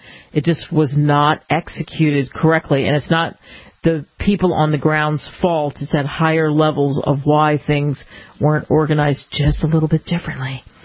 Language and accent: English; Philadelphia, Pennsylvania, United States; not too far from where I grew up in Philadelphia